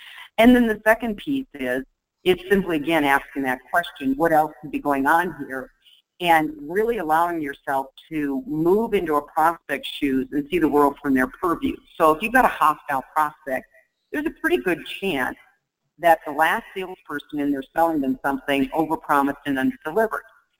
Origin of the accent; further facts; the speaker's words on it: Iowa, United States; You know, I'm a kid from Iowa, so you're supposed to be very humble.